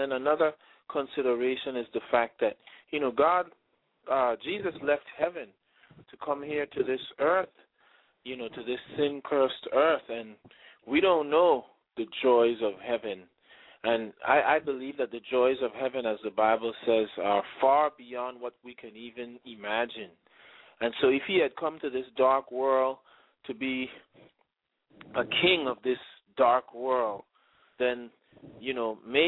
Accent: St. Thomas, U.S. Virgin Islands; born there; Well, I was born on the island of St. Thomas

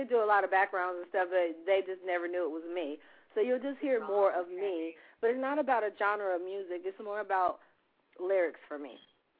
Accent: East Point, Georgia, United States; Okay, that's my old hood, East Point.

